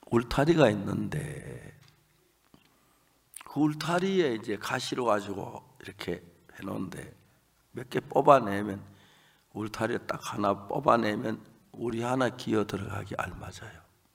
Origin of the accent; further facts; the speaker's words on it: North Gyeongsang, South Korea; 우리 고향이 낙동강이 있는데, 낙동강이 있고 낙동강 지류가 있는데 그게 김천에서 오는 감천강이라고 했어요.